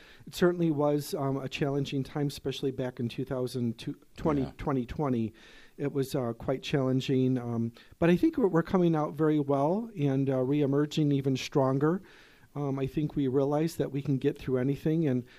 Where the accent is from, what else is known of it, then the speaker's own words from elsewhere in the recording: Rockford, Illinois, United States; Yeah, I was actually born and raised in Rockford, Illinois.